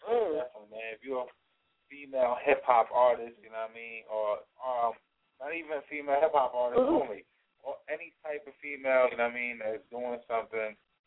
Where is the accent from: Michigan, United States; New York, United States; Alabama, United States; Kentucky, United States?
New York, United States; New York City; New York City, of course, my hometown, where it goes down. The Mecca of all things, hip-hop and life.